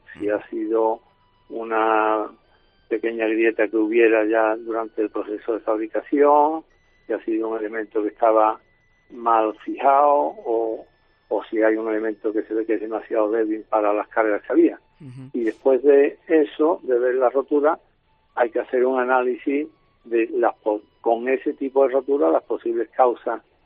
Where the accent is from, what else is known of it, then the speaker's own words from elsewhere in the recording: Seville, Andalusia, Spain; yo como soy de Sevilla